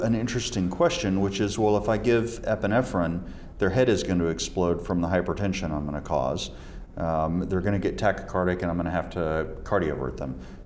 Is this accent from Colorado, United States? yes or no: no; Cleveland, Texas, United States; I grew up in Cleveland.